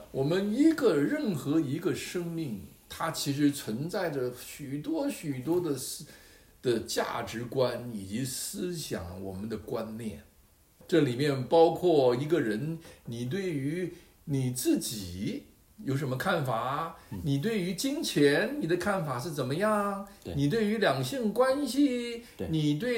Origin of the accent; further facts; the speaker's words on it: China; 这个念力就像我们中国人说的定力一样